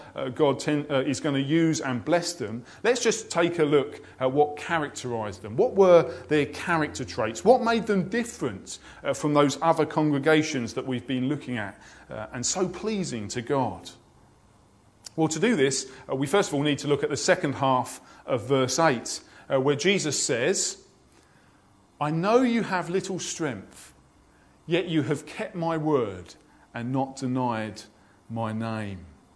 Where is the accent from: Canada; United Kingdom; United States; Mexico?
United Kingdom; And being British ourselves, we love a good underdog story, don't we?